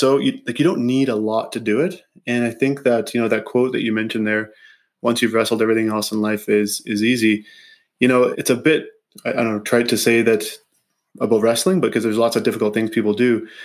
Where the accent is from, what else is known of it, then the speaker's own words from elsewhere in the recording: Grasswood, Saskatchewan, Canada; I grew up in Saskatchewan, actually. So I grew up just south of Saskatoon in a small community called Grasswood. I think it has about 100 people if you count all the cats and dogs.